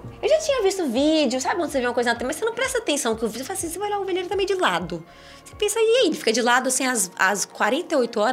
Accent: Minas Gerais, Brazil; eu sou mineira do mar, mineira apaixonada pelo mar

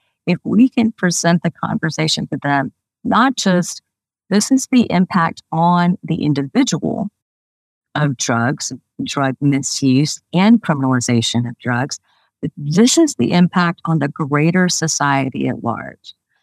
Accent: the South, United States; I grew up in the South, so I know New Orleans, and that's a different story.

